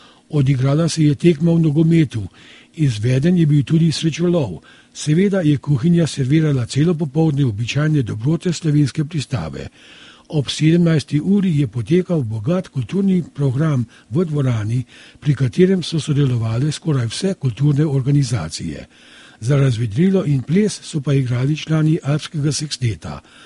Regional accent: Predoslje, Upper Carniola, Slovenia; born there; Pred koncem pa še čestitke moji rojstni vasi Predoslje pri Kranju.

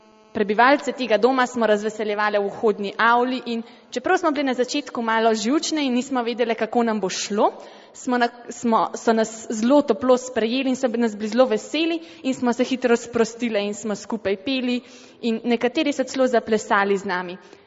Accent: Upper Carniola, Slovenia; In skupina deklet iz Gorenjske smo se odločile na pustno soboto

